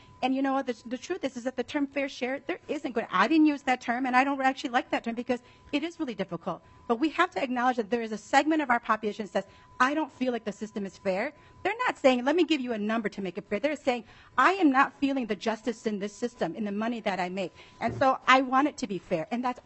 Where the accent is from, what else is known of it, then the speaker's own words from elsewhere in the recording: Wisconsin, United States; I came from Wisconsin, and yes, when I came from Wisconsin as a fresh college student